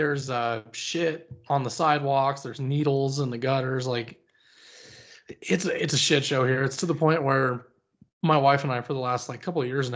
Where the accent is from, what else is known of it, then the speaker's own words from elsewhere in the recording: Colorado, United States; I remember when Obama said he was going to legalize marijuana. And I'm from Colorado. We were the first state that legalized it.